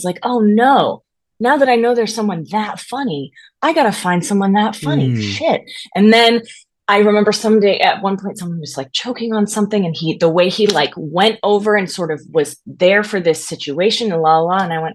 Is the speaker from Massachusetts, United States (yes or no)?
yes; Massachusetts, United States; I was born in Massachusetts. Oh, okay. I was Massachusetts. And so I actually grew up on the East Coast.